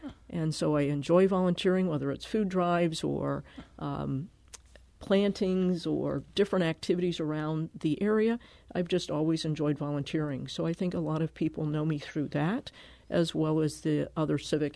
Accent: Connecticut, United States; I grew up in Connecticut. I went to school in Milwaukee to Marquette University.

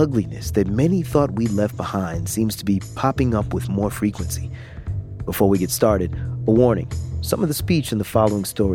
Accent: the South, United States; I grew up in the South, and as a Black man, I don't remember a time I haven't heard racial slurs.

